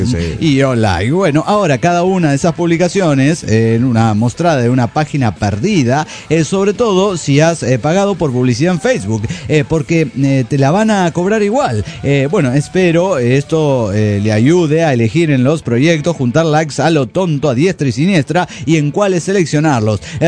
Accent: Michoacán, Mexico; now in Jalisco, Mexico; de Michoacán, ahora en Jalisco, México.

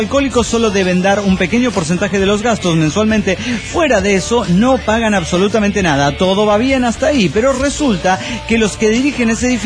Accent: Monterrey, Nuevo León, Mexico; de Monterrey, Nuevo León, México.

